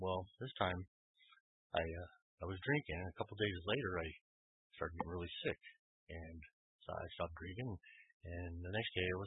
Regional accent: Wyoming, United States; So when I got out, you know, I told my mom and dad this, and a little town, I'm from Wyoming. I moved around a lot, but didn't have any kind of doctor.

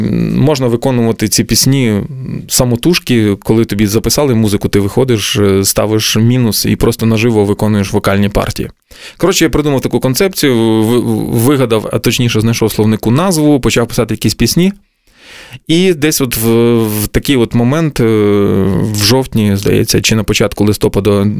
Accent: Lutsk, Volyn Oblast, Ukraine; Він вже базувався в моєму рідному місті Луцьку

